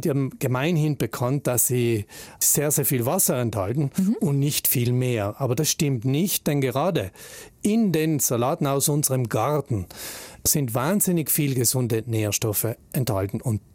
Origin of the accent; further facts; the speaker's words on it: Trentino-Alto Adige, Italy; Das ist ja bei uns in Südtirol so üblich